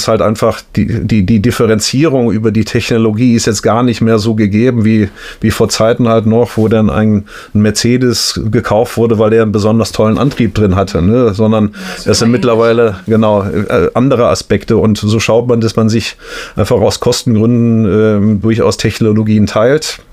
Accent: Aachen, North Rhine-Westphalia, Germany; Also ich bin Aachener. Ja, so. Okay, und ich bin irgendwann zum Studium hier hin und hier geblieben. und das ist jetzt halt meine Heimat hier.

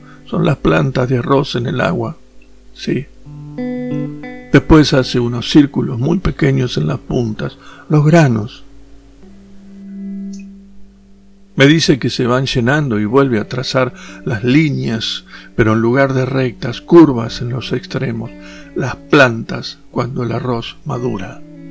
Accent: Argentina; A mí, que nací y me crié en Argentina, me da pereza buscar palabras en el diccionario.

